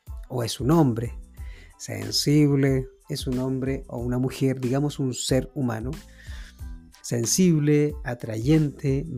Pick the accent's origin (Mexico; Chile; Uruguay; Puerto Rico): Chile; soy chileno, nací en este lugar